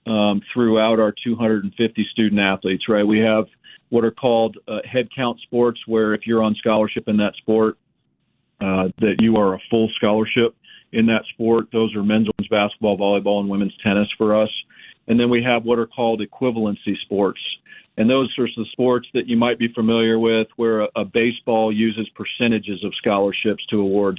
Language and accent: English; Manhattan, Kansas, United States; So I started at Kansas State. I grew up in Manhattan.